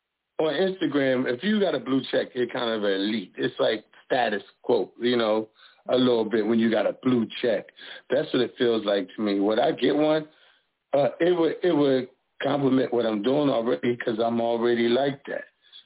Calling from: Philadelphia, Pennsylvania, United States; I'm calling from Philly.

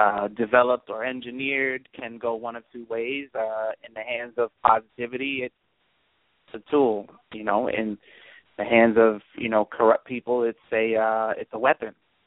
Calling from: Brooklyn, New York, United States; Good evening. This is … calling from Brooklyn.

